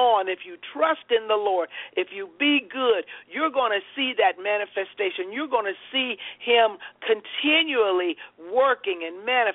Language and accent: English; Ohio, United States; moved away as an adult; now in Charlotte, United States; even though I was born in Ohio and lived most of my life in Ohio, I had a desire to live in the South, which is warm, really warm weather.